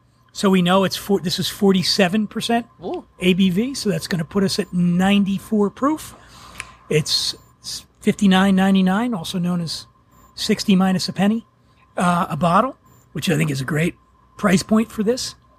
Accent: Philadelphia, Pennsylvania, United States; I grew up rough in Philly. I tasted cigarette smoke.

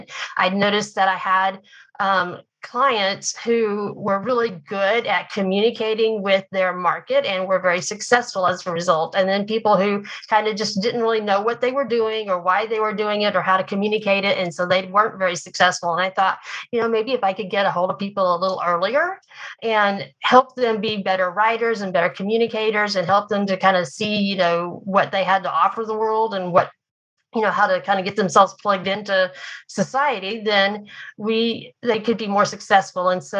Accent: Oklahoma, United States; born or raised there

